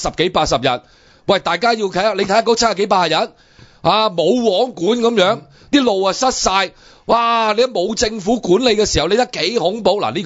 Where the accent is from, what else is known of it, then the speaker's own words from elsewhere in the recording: Hong Kong; 同我哋香港人追求嘅民主係兩碼子事嚟噶